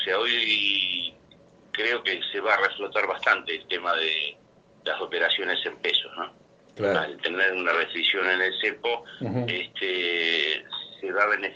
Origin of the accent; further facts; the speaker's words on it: Mar del Plata, Buenos Aires Province, Argentina; soy de Mar del Plata.